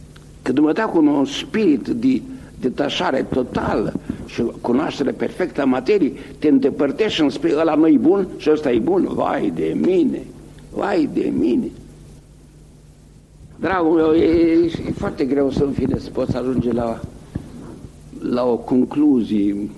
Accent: Romania; Eu am vrut să mă întorc în România, mânat de cele mai simple instincte. Să se regăsești vatra, să vezi de unde vii și să te bucuri că știi cărui pământ aparții.

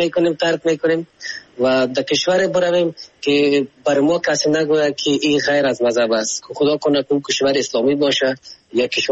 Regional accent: Afghanistan; ما خو افغان هستیم،

